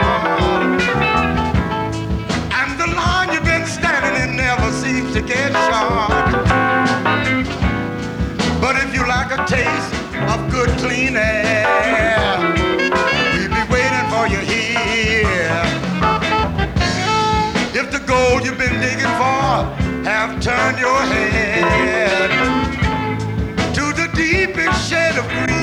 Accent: Texas, United States; now in New Orleans, United States; Incidentally, I am a Texan. I am a Texan. But now I live in New Orleans.

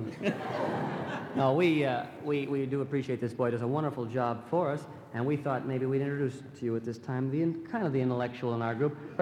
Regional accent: Los Angeles, California, United States; Originally, I am from Los Angeles.

